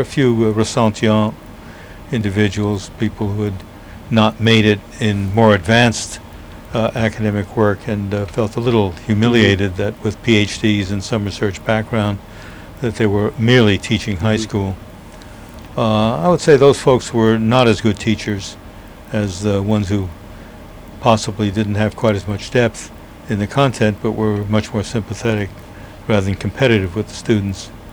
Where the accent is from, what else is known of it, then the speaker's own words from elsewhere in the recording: Montclair, New Jersey, United States; born there; Okay, well, I was born in Montclair, New Jersey on May 23rd, 1925, actually at Glen Ridge Hospital, which is just on the boundary.